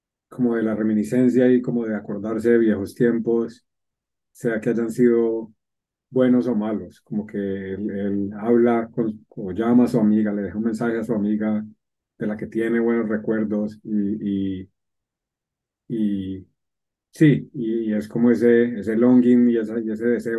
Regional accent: Colombia; now in London, United Kingdom; soy colombiano, vivo con VIH desde el 2000, 2008, 2000, algo, hace muchos años. Soy gay y vivo en Londres y trabajo en salud mental.

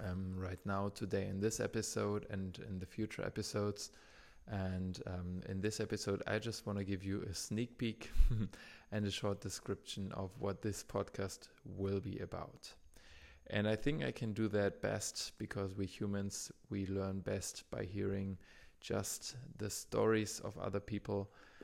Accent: Germany; I'm from Germany.

